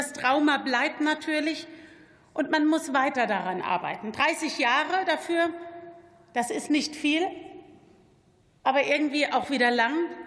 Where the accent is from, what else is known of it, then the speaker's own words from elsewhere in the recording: Rhineland-Palatinate, Germany; Rheinland-Pfalz, mein Heimatland